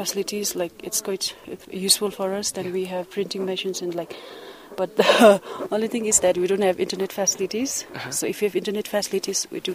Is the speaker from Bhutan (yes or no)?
yes; Thimphu, Bhutan; English is a second language; I'm from Thimphu, so I come here for the first time in Bumthang